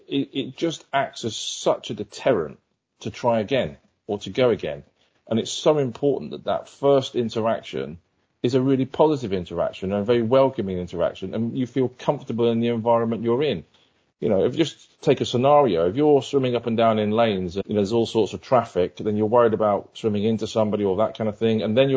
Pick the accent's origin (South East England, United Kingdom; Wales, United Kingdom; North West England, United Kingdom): North West England, United Kingdom; Wigan; So when I was growing up in Wigan in the northwest of England